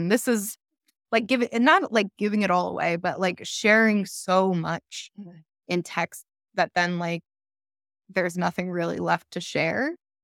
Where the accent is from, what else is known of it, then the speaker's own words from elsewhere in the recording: New Jersey, United States; He grew up on Staten Island. I'm from New Jersey. We're both Italian.